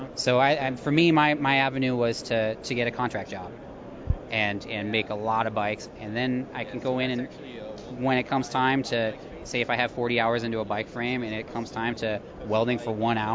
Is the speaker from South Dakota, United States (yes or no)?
yes; South Dakota, United States; now in Colorado, United States; I grew up in South Dakota, and I moved to Colorado.